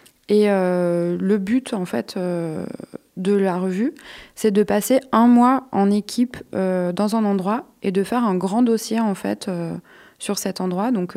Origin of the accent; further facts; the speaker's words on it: Lyon, Auvergne-Rhône-Alpes, France; moi, je suis de Lyon.